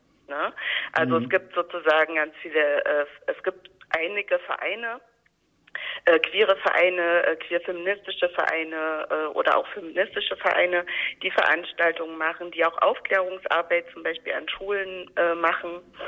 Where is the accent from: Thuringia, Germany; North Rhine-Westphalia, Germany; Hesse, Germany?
Thuringia, Germany; Erfurt; born there; ich bin 1982 in Erfurt geboren.